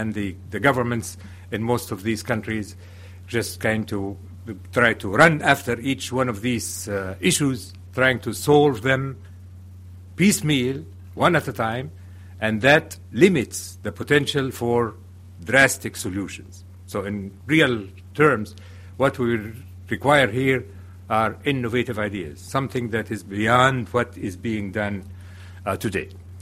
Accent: Egypt; I come originally from Egypt

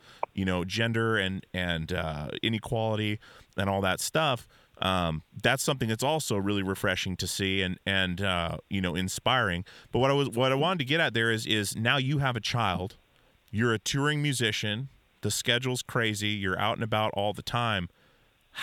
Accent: Alaska, United States; Like, I grew up in Alaska.

